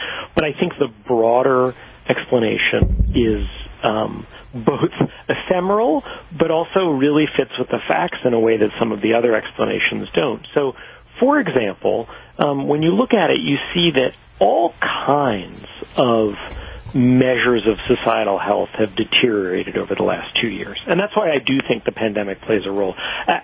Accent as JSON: {"language": "English", "town": "New York City", "region": "New York", "country": "United States", "tie": "born or raised there", "said": "I grew up in New York in the 1980s, and it felt very different then than it has for most of the last 20 years or so"}